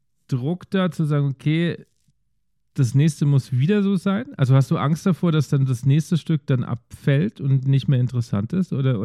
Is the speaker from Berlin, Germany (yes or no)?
no; Bavaria, Germany; now in Mainz, Germany; ich wohne ja in Mainz. Und ich komme aber eigentlich aus Bayern